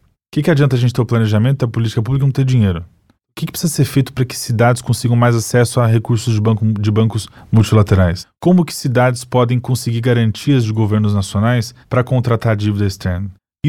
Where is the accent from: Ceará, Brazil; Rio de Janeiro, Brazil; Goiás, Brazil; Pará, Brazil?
Rio de Janeiro, Brazil; esses problemas que nos afetam, que nos incomodam como carioca